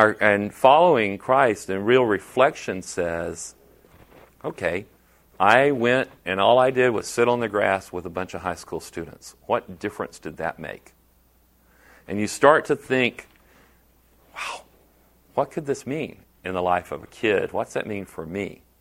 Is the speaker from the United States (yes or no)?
yes; the South, United States; I'm from the South, and you can only snap beans if you are rocking in a rocking chair